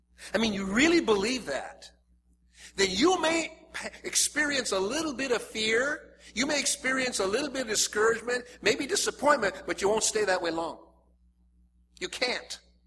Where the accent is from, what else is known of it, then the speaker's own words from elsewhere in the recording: Seattle, Washington, United States; Example, I'm from Seattle, Washington. And when I was when I was 16 years old, we had a rock and roll group of which I was a member.